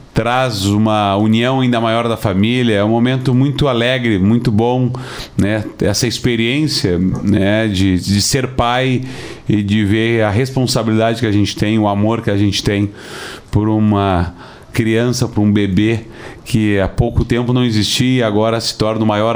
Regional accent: Rio Grande do Sul, Brazil; Eu disse, eu sou da Zona Sul, moro na Zona Sul, defendo a Zona Sul

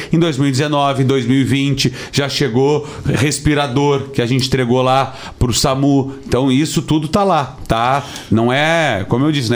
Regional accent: Rio Grande do Sul, Brazil; Eu disse, eu sou da Zona Sul, moro na Zona Sul, defendo a Zona Sul

